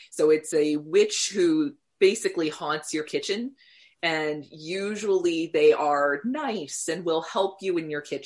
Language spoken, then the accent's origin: English; Newark, Ohio, United States; I will have to go with the Indian mounds in the earthworks in Newark, Ohio. And just because that's my hometown, I apologize now.